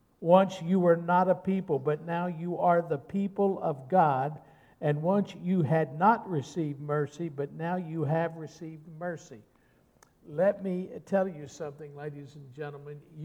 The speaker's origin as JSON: {"language": "English", "country": "United States", "said": "And last Tuesday, as an American citizen, I exercised one of my rights, and I voted."}